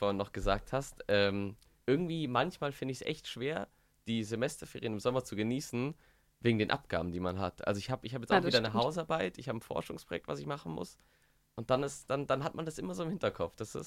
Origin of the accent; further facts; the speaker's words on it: Regensburg, Bavaria, Germany; ich komme tatsächlich aus Regensburg, also hier auch groß geworden, also von wegen Heimatfahren ist jetzt, ne? Aber ich habe rumänische Wurzeln